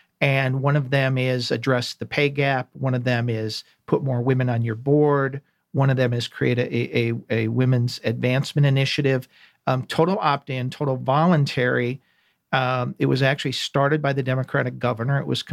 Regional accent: Wisconsin, United States; And born and raised in Wisconsin, so my Packers are still in the playoffs.

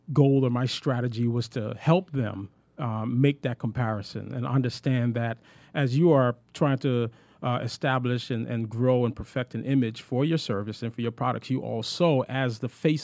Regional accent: Guyana; also born or lived in Brooklyn; now in Duluth, United States; I'm originally from the Republic of Guyana, South America. Immigrated to the United States in Brooklyn, New York, where I lived for about 15 years. And then relocated to Atlanta, Georgia in 1992.

